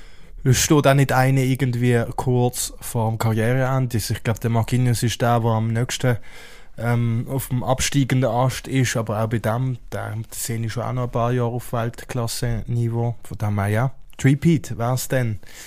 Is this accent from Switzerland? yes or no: yes; Switzerland; als Schweizer Nazi-Fan.